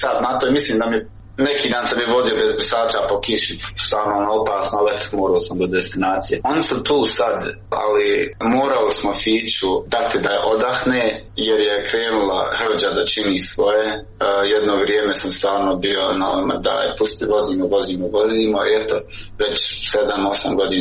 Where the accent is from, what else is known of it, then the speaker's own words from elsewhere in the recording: Bosnia & Herzegovina; now in Switzerland; Sa Idrizom smo u stvari došli iz Bosne do Švicarske, znaš, znači sa njim smo opet veliko putovanje, 10 dana smo putovali